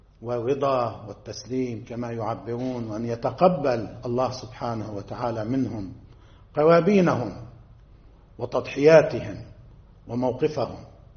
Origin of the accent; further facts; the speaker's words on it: Lebanon; نحن كلبنانيين